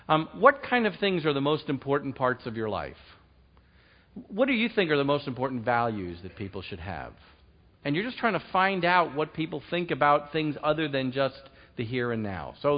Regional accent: New York, United States; I'm from New York. I mean, you know, come on, give me, you know, right, so I have to remind you.

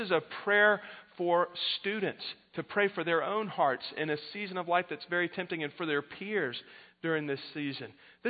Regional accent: Jacksonville, Florida, United States; Josh mentioned that I'm from Jacksonville, Florida, largest city in America landwise

